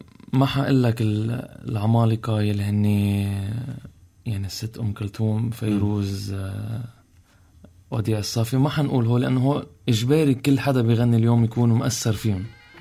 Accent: South Governorate, Lebanon; حبيت غني وانا من الجنوب

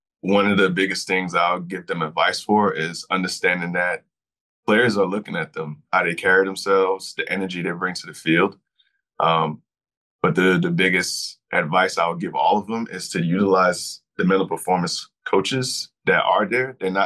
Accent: Brooklyn, New York, United States; Grew up, born and raised in Brooklyn, New York.

